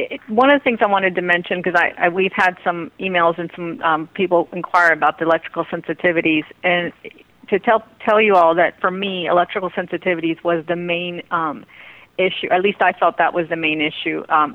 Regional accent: Ecuador; born there; first language Spanish; English is a second language; I am fluent in Spanish. I'm South American descent. Actually, I was born in Ecuador, so I speak Spanish fluently, and I treat many clients in Spanish. I also do speak French

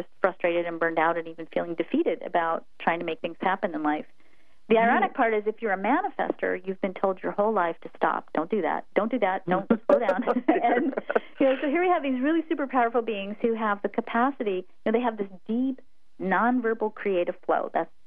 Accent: United States; We are, and actually being American, frankly.

